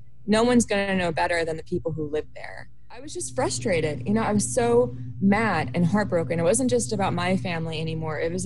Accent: Illinois, United States; The area of Illinois that I grew up in was actually an old strip mining town.

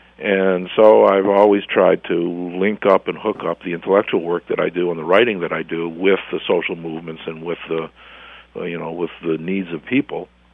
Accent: Detroit, Michigan, United States; now in New York City, United States; I grew up in Detroit. You know, it was an auto town, it was a Teamster town, it was a UAW town, and you know, we just knew what labor meant.

